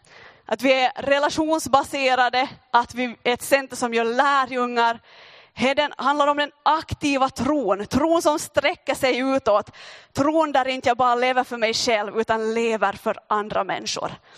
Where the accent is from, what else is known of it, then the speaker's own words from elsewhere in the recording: Finland; Jag tycker jag måste säga att jag är finne.